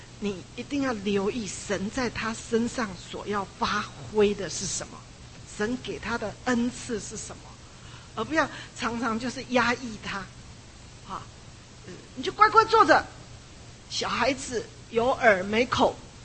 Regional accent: Taiwan; 就像我们从小在台湾读书一样，所有读书是为着联考，是为着联考。

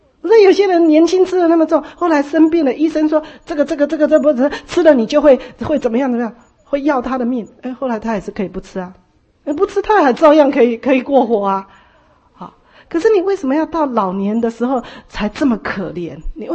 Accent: Taiwan; 红萝卜我们台湾人都吃白萝卜。不爱吃红萝卜的，我妈几乎很少煮过红萝卜。

